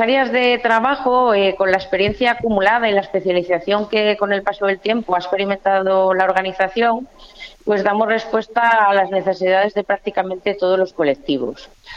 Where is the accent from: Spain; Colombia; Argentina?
Spain; Castile and León; Yo soy leonesa y pues fíjate qué lejos me queda.